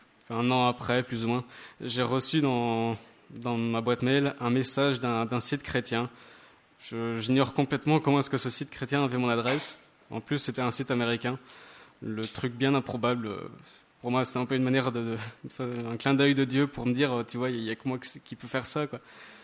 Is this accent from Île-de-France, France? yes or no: no; Brittany, France; j'ai 23 ans et j'ai grandi en Bretagne.